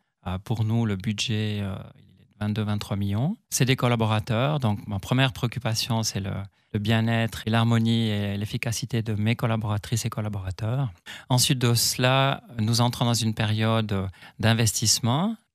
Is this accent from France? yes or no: no; Montana, Valais, Switzerland; Je suis un pur produit de Montana, on pourrait dire, puisque je suis né dans la station de Montana. La vie m'a ensuite amené à déménager dans un des villages de la commune de Montana, par le simple fait qu'on ne trouvait pas d'appartement sur place.